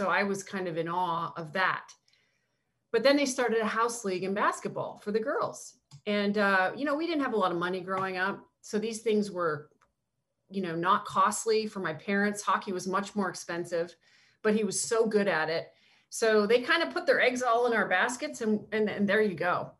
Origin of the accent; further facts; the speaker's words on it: Canada; growing up in Canada, I was such a Blue Jays fan.